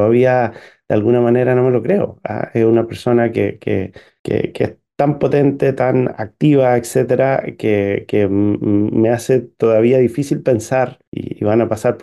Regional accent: Chile; esa tradición republicana que nos une como chilenos

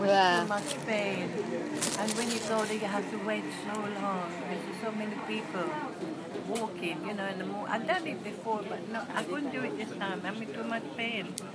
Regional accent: Jamaica; born there; Yeah, I'm born in Jamaica.

